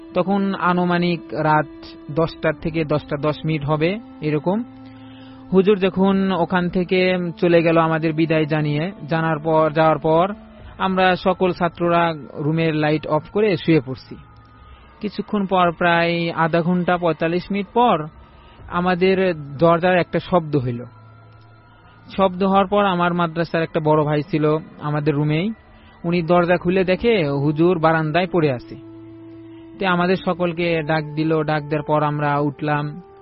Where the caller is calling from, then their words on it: Dhaka, Dhaka Division, Bangladesh; আমি ঢাকা সাইনবোর্ড থেকে এসেছি।